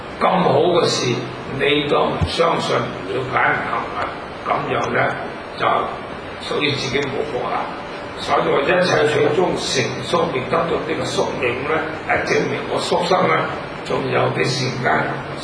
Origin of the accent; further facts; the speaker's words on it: China; 係啊，即係我哋中國人做嗰啲事咧，係好有意思啊